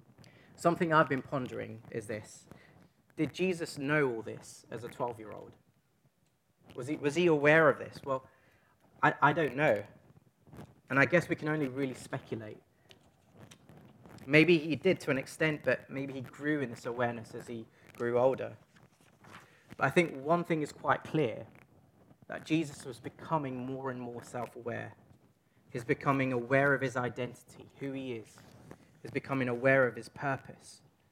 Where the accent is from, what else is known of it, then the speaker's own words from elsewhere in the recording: London, United Kingdom; accent: Cockney; So I'm from East London. I just think of these things in Cockney sometimes.